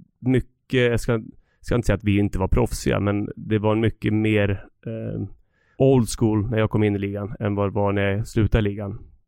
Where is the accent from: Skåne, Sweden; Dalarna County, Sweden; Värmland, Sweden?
Dalarna County, Sweden; Leksand; när jag var liten kille i Leksand